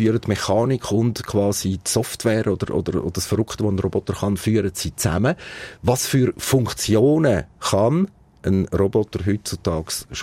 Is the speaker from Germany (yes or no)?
no; Switzerland; bei uns in der Schweiz